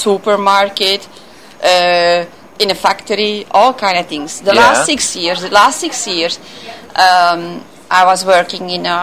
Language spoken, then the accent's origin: English; Antwerp, Flanders, Belgium; moved away; I'm from Belgium, from Antwerp, actually.